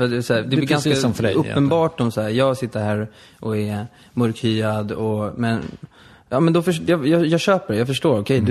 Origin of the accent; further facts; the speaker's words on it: Stockholm, Stockholm County, Sweden; var kommer du ifrån? Jag bara, jag är från Södermalm.